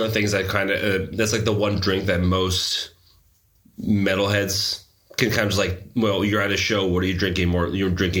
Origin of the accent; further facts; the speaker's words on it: San Diego, California, United States; also born or lived in Portland; now in Denmark; Portland was the longest place I've lived in outside my hometown of San Diego. And that was like for 7 years before coming here to Denmark.